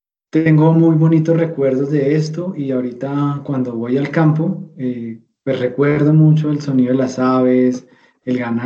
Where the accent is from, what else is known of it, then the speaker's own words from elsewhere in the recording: Bogotá, Colombia; yo soy de Bogotá. Toda mi infancia pues crecí en Bogotá